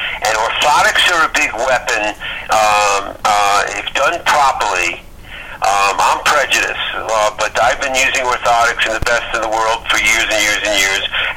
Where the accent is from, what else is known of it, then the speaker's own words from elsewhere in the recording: New York, United States; accent: New York; now in Chicago, United States; You know, I grew up in New York, and I do work once a week on keeping my New York accent, even though I've been in the Chicago area for like 40-something years.